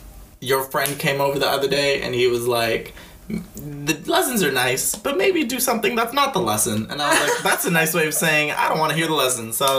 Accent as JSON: {"language": "English", "country": "United States", "tie": "born or raised there", "said": "I'm not Vietnamese, so I don't know if I can comment on your guys' community, but, I mean, I grew up in America"}